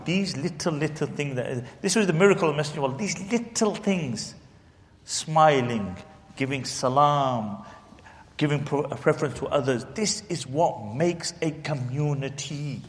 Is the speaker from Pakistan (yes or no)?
yes; Pakistan; I'm Pakistani, yeah? So I'm saying, so I'm not a self-hating Pakistani, yeah?